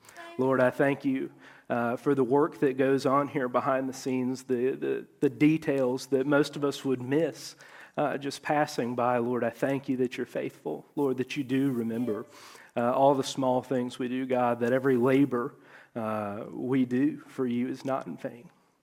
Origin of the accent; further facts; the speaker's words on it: Georgia, United States; moved away as an adult; I was born in Atlanta, just outside of Atlanta. You don't know where I'm from. I'm not going to say it. But just outside of Atlanta, I grew up there. I left when I was 21.